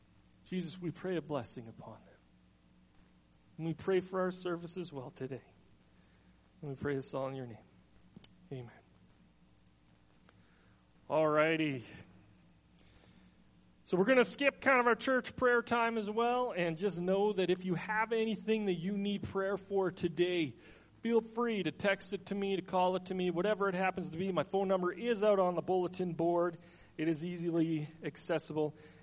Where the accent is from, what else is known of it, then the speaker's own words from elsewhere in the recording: Calgary, Alberta, Canada; as most of you know, I am from the Calgary area. And one thing I do miss about Calgary, it's those lovely mountains when you look out west.